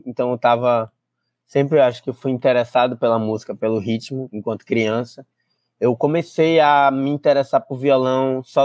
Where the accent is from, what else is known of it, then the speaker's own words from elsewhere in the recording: Brazil; Mas a minha infância toda, minha vida toda, foi lá na Sapiranga.